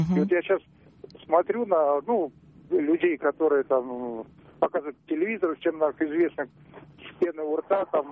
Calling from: Saint Petersburg, Russia; Я из Питера, из машины звоню

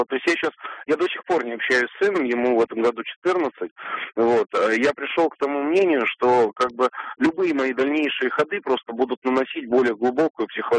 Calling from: Moscow, Russia; Нет, я из Москвы.

